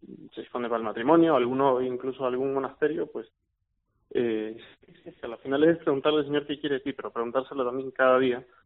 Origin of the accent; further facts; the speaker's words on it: Guayaquil, Guayas, Ecuador; also born or lived in Pamplona, Spain; yo soy de Guayaquil, de Ecuador, pero yo vivía en Pamplona